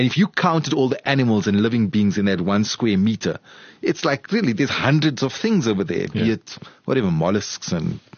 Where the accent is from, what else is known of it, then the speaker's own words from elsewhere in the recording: Crossy Park, Western Cape, South Africa; I grew up in Crossy Park, like 40 minutes away is this town.